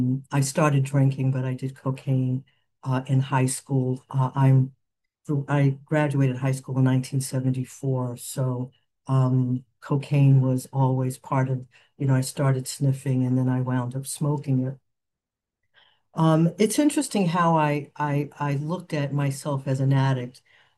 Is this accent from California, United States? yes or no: no; New York City, New York, United States; I'm from New York City and we did a lot of partying.